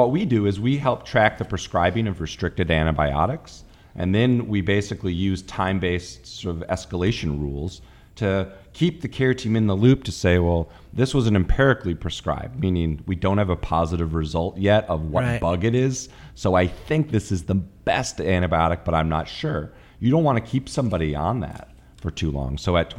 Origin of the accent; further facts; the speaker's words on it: Wisconsin, United States; I grew up in Wisconsin, like I said.